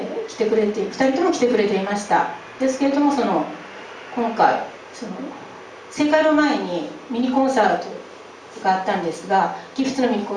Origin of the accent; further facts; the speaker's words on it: Dazaifu, Fukuoka, Japan; now in Fukuoka, Japan; 太宰府出身というか太宰府で生まれ育ったんですね。でそれで30歳ぐらいの時にまで太宰府でずっと過ごして、そしてそれから今のところ南区の方に引っ越したんですけれども